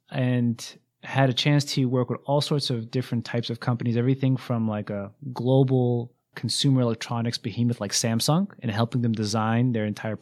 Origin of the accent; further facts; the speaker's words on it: Boston, Massachusetts, United States; I'm from Boston. I grew up in Boston, and I went to Boston University for my undergrad.